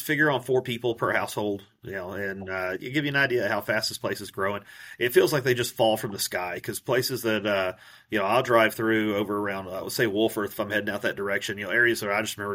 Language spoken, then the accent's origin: English; Texas, United States; I live out here in Slayton, Texas, born and raised in Lubbock County.